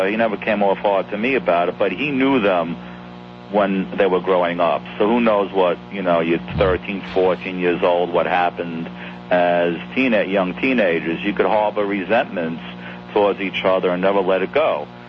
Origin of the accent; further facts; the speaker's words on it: Brooklyn, New York, United States; We came from the same neighborhood. He was from Brooklyn in the Bronx, and I was from Brooklyn, and they're from Queens.